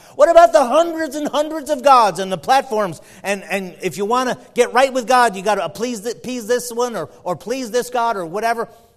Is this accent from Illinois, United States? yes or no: yes; Chicago, Illinois, United States; I'm born and raised in Chicago in the first 17 years of my life. I was there in the city of Chicago and first got saved.